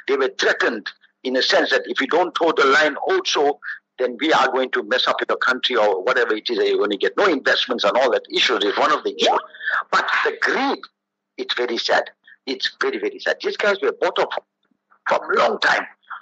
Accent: South Africa; I'm a South African. I'm an African. Me, I'll die here in the soil here in South Africa.

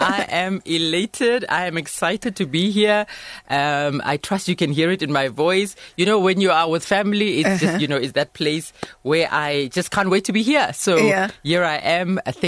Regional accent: South Africa; right here in my home country South Africa.

